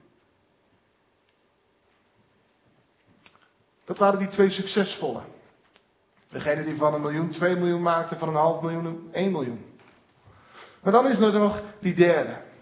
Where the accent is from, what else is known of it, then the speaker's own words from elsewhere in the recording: Emmen, Drenthe, Netherlands; Ik kom uit Emmen